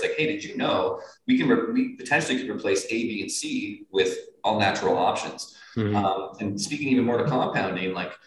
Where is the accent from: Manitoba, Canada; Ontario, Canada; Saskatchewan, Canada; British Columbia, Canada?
Ontario, Canada; Ottawa; I'm born and raised in Ottawa. I love my city.